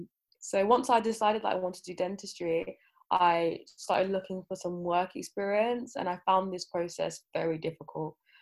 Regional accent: London, United Kingdom; also born or lived in Nigeria; I was born in Nigeria, grew up in Southeast London in a single parent household, didn't really know any dentists.

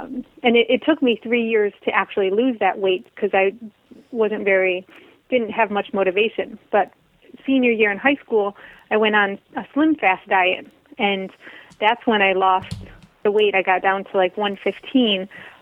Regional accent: Michigan, United States; So I grew up in Michigan, the Midwest, and it was all processed food and lots of animal products.

